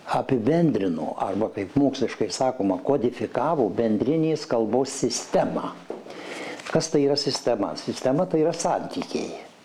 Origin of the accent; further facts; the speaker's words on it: Suvalkija, Lithuania; Šiandien aš pats suvalkietis